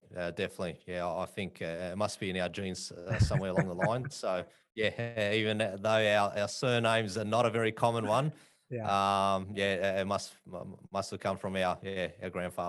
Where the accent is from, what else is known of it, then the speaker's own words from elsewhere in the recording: Australia; That's sort of my background growing up in Australia.